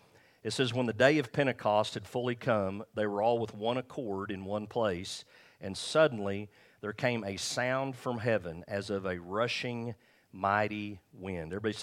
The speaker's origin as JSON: {"language": "English", "region": "England", "country": "United Kingdom", "said": "And we all think, because we're English, we're like, well, they all spoke English."}